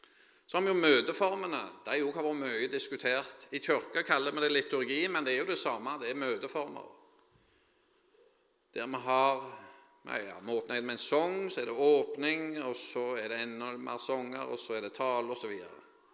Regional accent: Finnøy, Rogaland, Norway; Jeg er jo fra Finnøy, der har de lagt en industri av bedehuskulturen.

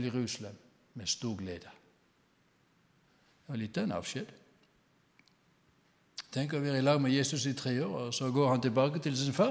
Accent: Southern Norway, Norway; vi var ferdig med høsten og hjemme på Sørlandet.

